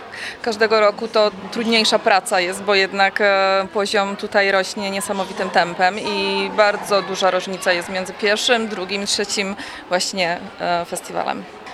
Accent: Tupesy, Zlín Region, Czechia; now in Poland; pochodzę z Czech, z miejscowości Tupesy. Jest to chyba około godzinki w stronę Brna.

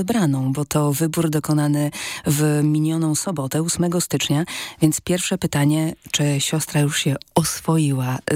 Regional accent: Tarnów, Lesser Poland, Poland; a ja pochodzę z Tarnowa, więc to trochę mała prywata

